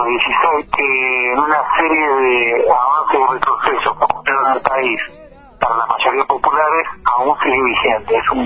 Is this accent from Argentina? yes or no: yes; Argentina; Como argentinos no supimos hacer un entramado de manera tal que no se nos llevaran el dinero